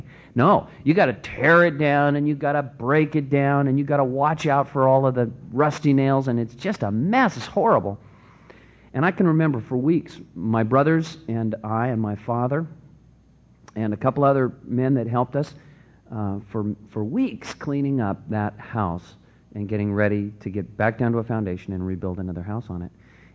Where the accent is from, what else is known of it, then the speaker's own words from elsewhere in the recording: Santa Cruz, California, United States; In my hometown of Santa Cruz, there were a couple of streets that dated back into the 1800s